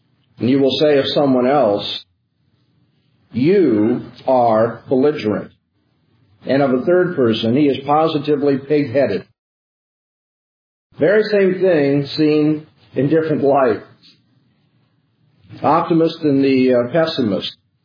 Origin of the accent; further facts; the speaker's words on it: California, United States; I'm from Southern California, and so you watch the baseball games.